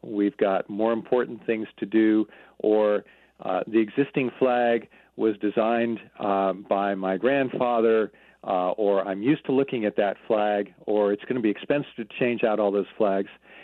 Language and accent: English; Portland, Oregon, United States; even Portland, my hometown, Portland, Oregon, have very iconic flags that people recognize.